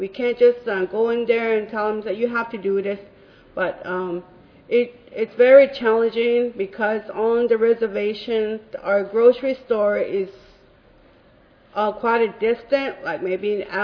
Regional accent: United States; As Jody mentioned, I'm from the Navajo Nation.

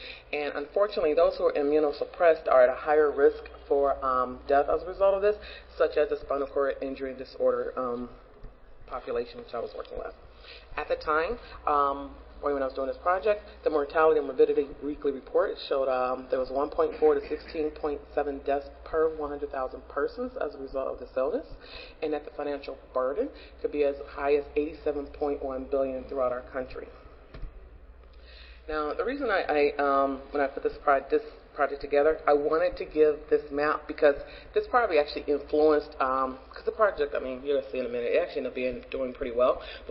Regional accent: Cleveland, Ohio, United States; I'm from Cleveland, Ohio.

